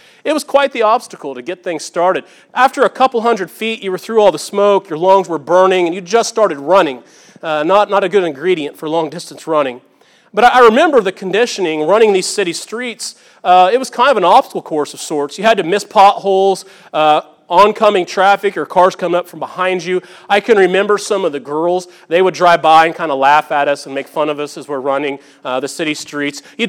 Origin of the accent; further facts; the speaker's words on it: Farina, Illinois, United States; I went to South Central, and I grew up in Farina, south of here about an hour.